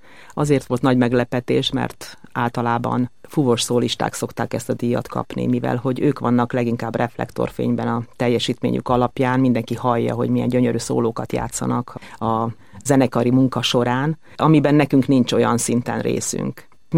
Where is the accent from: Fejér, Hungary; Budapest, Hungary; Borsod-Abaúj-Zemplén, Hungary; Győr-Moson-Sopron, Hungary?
Fejér, Hungary; Székesfehérvár; Harmonikus, boldog gyerekkorom volt Székesfehérváron, értelmiségi, zeneszerető családban nőttem föl.